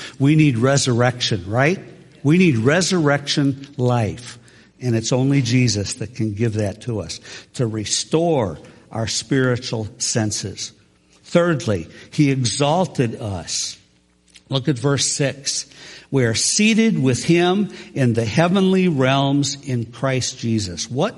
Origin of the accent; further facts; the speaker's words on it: Minnesota, United States; We're from Minnesota, and Minnesotans know how to be nice.